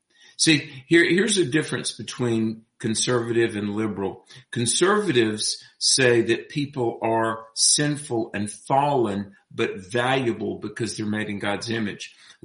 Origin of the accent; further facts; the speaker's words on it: North Carolina, United States; Yeah, I debated students from UNC Charlotte, my home state of North Carolina